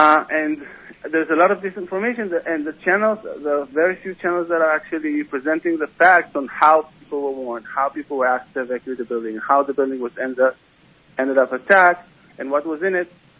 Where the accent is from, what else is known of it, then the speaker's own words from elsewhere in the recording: Jerusalem, Jerusalem District, Israel; And for me, any rockets fired at Israel, but particularly in Jerusalem, which is my hometown, breaks my heart.